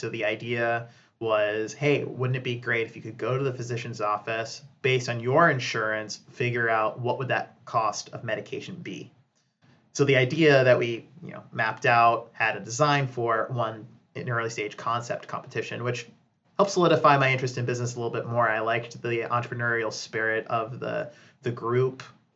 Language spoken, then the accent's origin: English; Worcester, Massachusetts, United States; So I was born and raised in Worcester, Mass. Always had eclectic tastes growing up, which you'll see plays into my career trajectory as well.